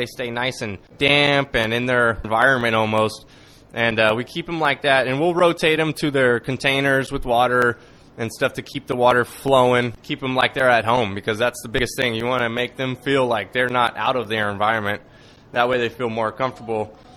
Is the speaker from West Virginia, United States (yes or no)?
no; Modesto, California, United States; I'm from Modesto, California.